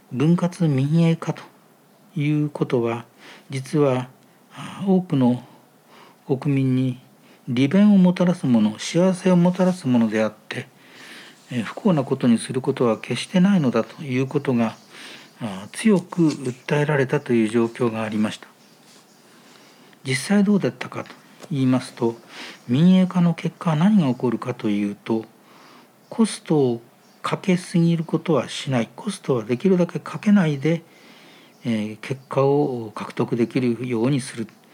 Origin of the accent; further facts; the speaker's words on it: Iiyama, Nagano, Japan; 私の故郷の長野県の飯山というところに私はいたんですけれども、